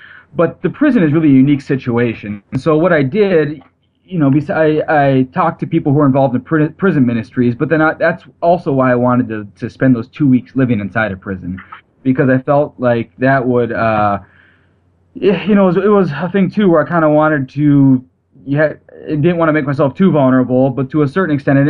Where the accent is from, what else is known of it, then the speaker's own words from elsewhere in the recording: Minneapolis, Minnesota, United States; And, I grew up in Minneapolis, and this is a lot different setting.